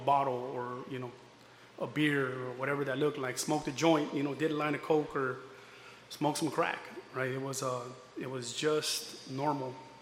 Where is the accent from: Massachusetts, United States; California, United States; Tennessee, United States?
California, United States; El Monte; born there; Well, I was born in San Gabriel Valley, down there in a city called El Monte, kind of a, you know, rough neighborhood